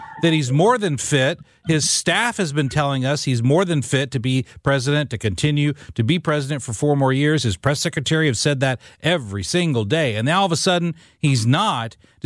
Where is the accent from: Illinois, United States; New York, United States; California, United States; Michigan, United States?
Illinois, United States; Listen, I grew up in Southern Illinois. All my relatives, all my blood relatives still live in Southern Illinois.